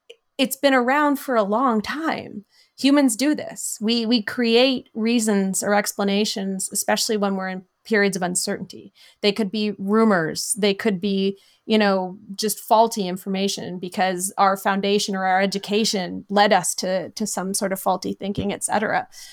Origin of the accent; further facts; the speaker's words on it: Canada; again, I'm Canadian, but I work mostly in the US, or at least for a US institution.